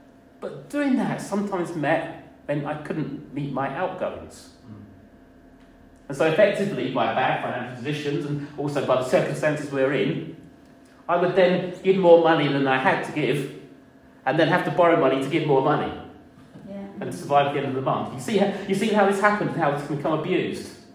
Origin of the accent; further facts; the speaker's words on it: Maidstone, South East England, United Kingdom; So when I was growing up in the Assemblies of God Church in Maidstone